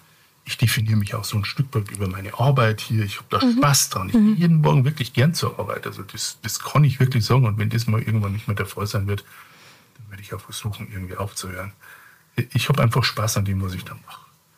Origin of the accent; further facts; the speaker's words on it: Bavaria, Germany; Ich bin ja Bayer